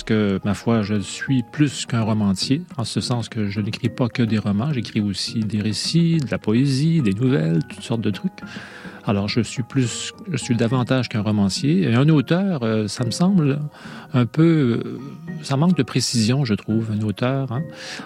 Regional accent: Quebec, Canada; beaucoup de grands espaces, hein, comme on en a tant chez nous au Québec

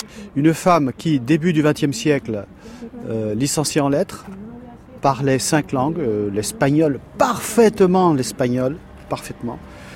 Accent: Bordeaux, Nouvelle-Aquitaine, France; je suis de Bordeaux

